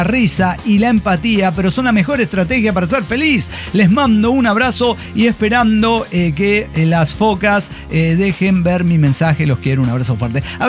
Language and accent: Spanish; Mexico City, Mexico; Y yo soy un chilango que está en chancletas